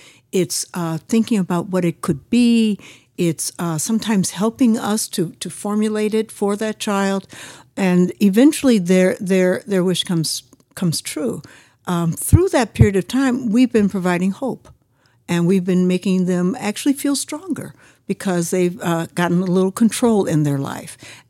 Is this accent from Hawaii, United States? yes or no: no; Chicago, Illinois, United States; So I'm from Chicago, born and raised, always been attracted to issues for children, right?